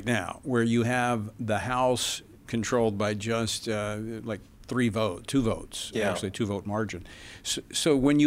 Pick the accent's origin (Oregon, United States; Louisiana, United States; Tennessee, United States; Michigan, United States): Louisiana, United States; conservatives in like my home state of Louisiana or Ohio or Indiana or Oklahoma